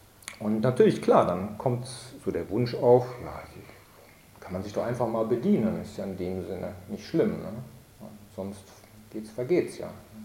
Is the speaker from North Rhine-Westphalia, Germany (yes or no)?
yes; Bonn, North Rhine-Westphalia, Germany; aber ich kenne das aus der Heimat, wo ich herkomme, im Rheinland, da in Bonn, da gibt es dann so verwilderte Gärten